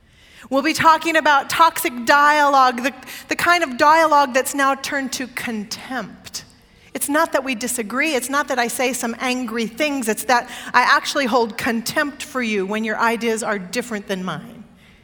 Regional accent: California, United States; I mean, I haven't told her I'm a Californian Adventist yet.

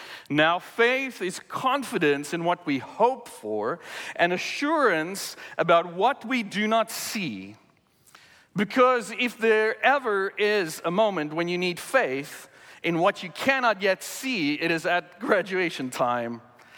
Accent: South Africa; 18 years old, a couple of days before my not graduation, because growing up in South Africa, we did not have graduations in high school.

